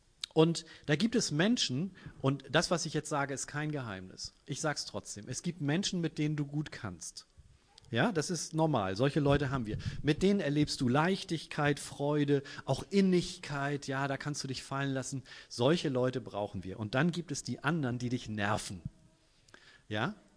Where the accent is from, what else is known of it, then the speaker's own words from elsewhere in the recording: Germany; Wir haben als Deutsche unheimlich Angst vor Veränderungen.